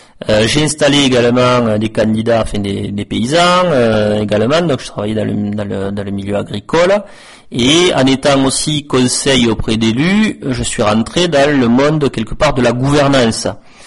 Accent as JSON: {"language": "French", "town": "Beauregard", "region": "Occitanie", "country": "France", "said": "Alors, je suis originaire de Beauregard, dans le Lot, juste à quelques kilomètres donc de Caylus."}